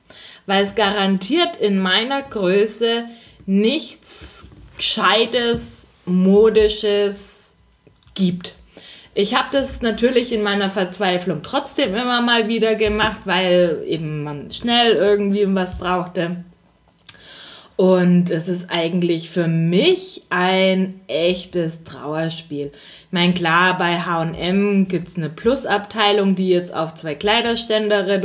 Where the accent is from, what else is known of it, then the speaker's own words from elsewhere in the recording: Nuremberg, Bavaria, Germany; also wir sind ja aus Nürnberg, ne?